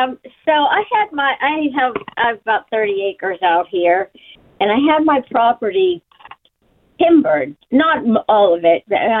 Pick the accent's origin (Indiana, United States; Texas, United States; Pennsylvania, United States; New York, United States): Pennsylvania, United States; Ingram; also born or lived in Crafton; I grew up in Ingram, Crafton, Ingram area. Mm-hmm. And way back in the day, our street, it was a very old street in the neighborhood.